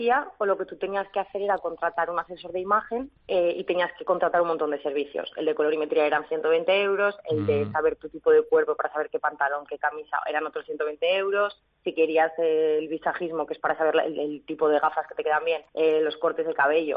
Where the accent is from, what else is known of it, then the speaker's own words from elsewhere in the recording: Zaragoza, Aragon, Spain; now in Valencia, Spain; pues me vuelvo a Zaragoza, si yo soy de Zaragoza